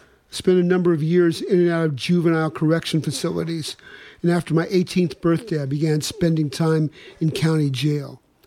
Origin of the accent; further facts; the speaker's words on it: Canada; What about me? I'm a red-headed Indian." I grew up on a reservation in Canada. As a young fellow, I was a proud Mi'kmaq Indian.